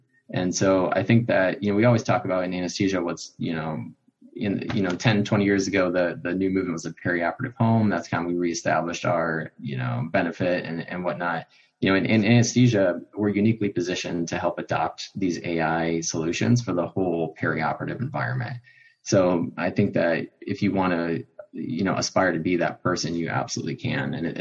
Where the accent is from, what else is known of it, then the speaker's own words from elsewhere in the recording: Chicago, Illinois, United States; growing up in Chicago, I could see it, they just brought the city together